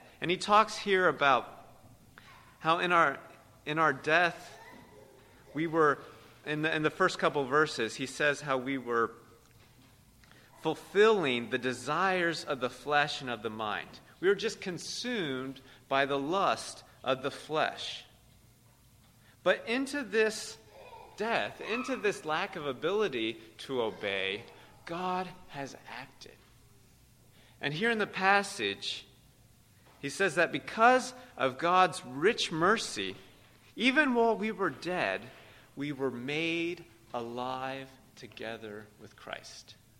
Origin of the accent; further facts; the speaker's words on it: Ecuador; now in Brooklyn, United States; I grew up Roman Catholic in Ecuador, and now I'm a Wiccan.